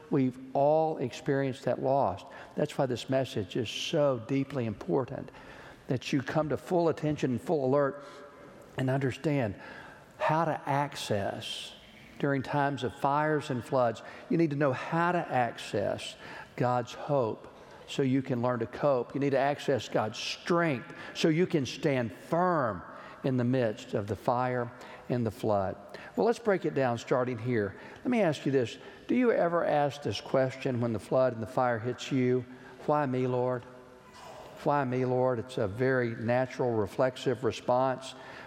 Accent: Georgetown, Texas, United States; Killeen, Texas, which is very near my hometown of Georgetown.

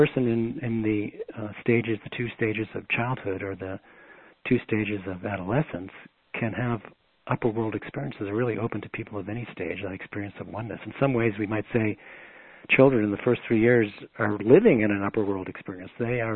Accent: Boston, Massachusetts, United States; I grew up in Boston. There was a lot of rainy days

